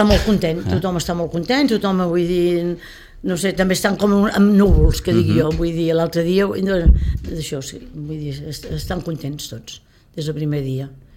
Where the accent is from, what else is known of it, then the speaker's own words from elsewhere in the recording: Sitges, Catalonia, Spain; soc una de Sitges